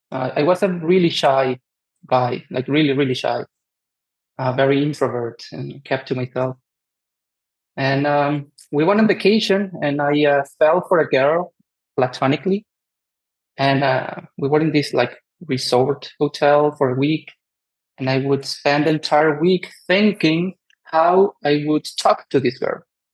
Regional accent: Venezuela; now in Copenhagen, Denmark; I'm currently in Copenhagen, Denmark. I've been living here for 10 years, but originally I am from Venezuela.

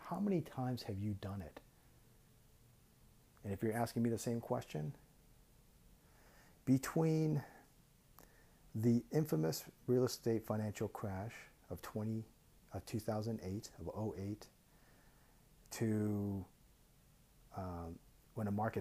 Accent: United States; House prices, let's give an example, United States, because I'm American, are historically high.

